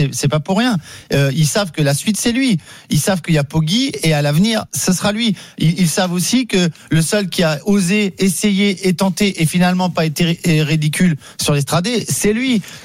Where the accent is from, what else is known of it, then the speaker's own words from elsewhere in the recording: France; moi en tant que Français